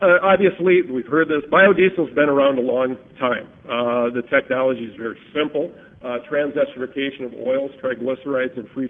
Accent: Minnesota, United States; It was actually a plant built in my home state of Minnesota this past year using this process.

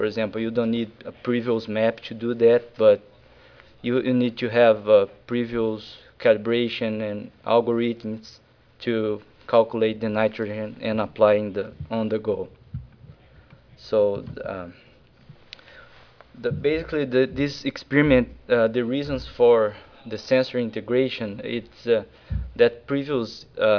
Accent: Brazil; English is a second language; I'm from Brazil, and don't look like, but I'm from Brazil

